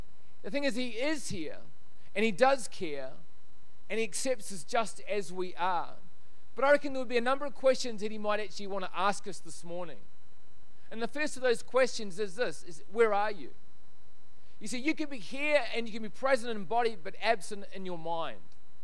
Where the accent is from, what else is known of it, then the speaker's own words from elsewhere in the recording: New Zealand; now in Australia; I'm a Kiwi. I'm moving along. Anyway, but we've been in the country. Thank you, High Five. We've been in the country for 18 months.